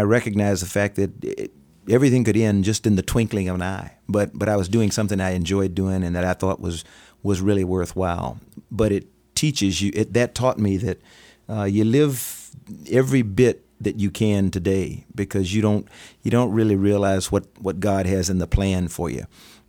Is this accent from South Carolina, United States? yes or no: yes; South Carolina, United States; I never dreamed of being an astronaut when I was a child growing up in South Carolina.